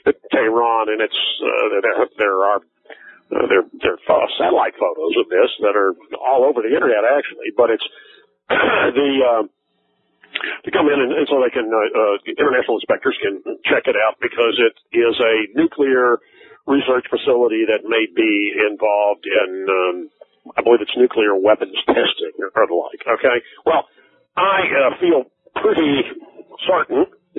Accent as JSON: {"language": "English", "region": "Texas", "country": "United States", "said": "I guess that goes with being a Texan, that you would read about fracking"}